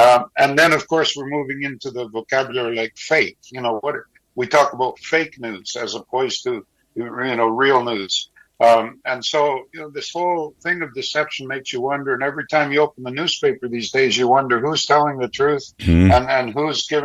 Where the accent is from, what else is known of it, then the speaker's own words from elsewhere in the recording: Canada; But I'm a Canadian, so, you know, I have my truth, and it's different.